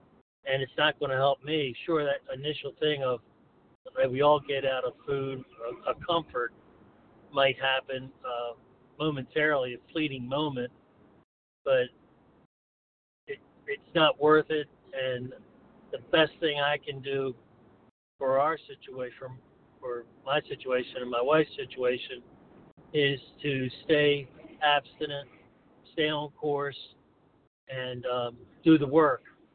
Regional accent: Maryland, United States; I'm from Maryland Eastern Shore.

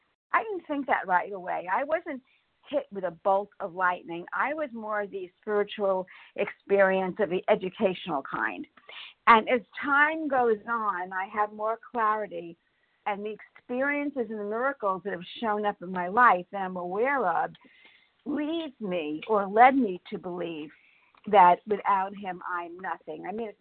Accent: Florida, United States; I am from South Florida.

